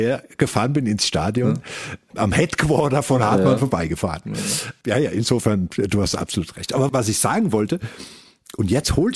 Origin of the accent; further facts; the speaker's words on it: Darmstadt, Hesse, Germany; also born or lived in Vorarlberg; now in Austria; wir sind beide in Darmstadt aufgewachsen, lass es uns mal so formulieren, und wir haben beide, wie wir festgestellt haben, exakt 17 Jahre in Vorarlberg verbracht.